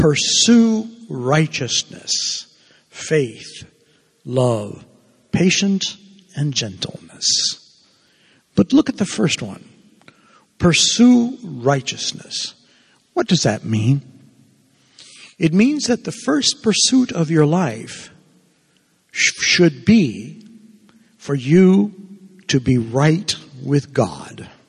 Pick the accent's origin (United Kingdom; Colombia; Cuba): Cuba; now in United States; I'm a refugee. I'm from Cuba. I came as running away from communism, so I love this country.